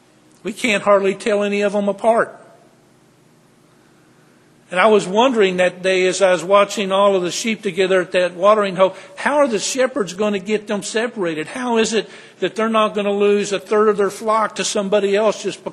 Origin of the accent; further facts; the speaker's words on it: Texas, United States; You know, I grew up in Texas where primarily it was cattle and beef.